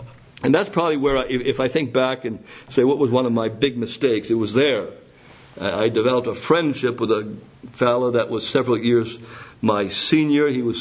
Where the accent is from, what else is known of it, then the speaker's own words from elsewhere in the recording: Matheson, Ontario, Canada; born there; I was born in Matheson, Ontario, Canada. I'm a Canadian. Eh?